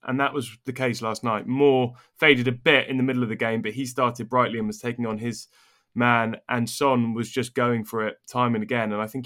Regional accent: Oxford, South East England, United Kingdom; Gary Rowett came in at my hometown club, Oxford United, replacing Des Buckingham

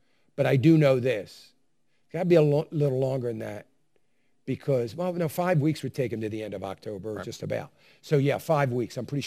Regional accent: United States; I think it's all kind of ridiculous, but I'm an American, so of course I would.

